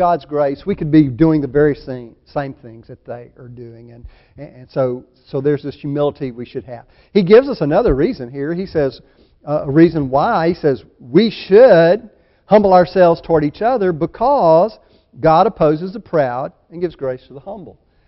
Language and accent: English; Orange, Texas, United States; born there; The fact that I was born in Orange, Texas, to Christian parents who didn't send me to church but brought me to church